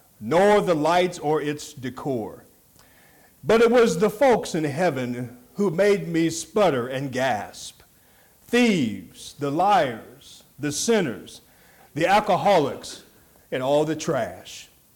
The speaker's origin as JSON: {"language": "English", "town": "Denver", "region": "Colorado", "country": "United States", "tie": "born or raised there", "also_born_or_lived": "Dallas", "said": "I was born in Dallas, but raised in Denver, Colorado. So technically, I am a Yankee preacher."}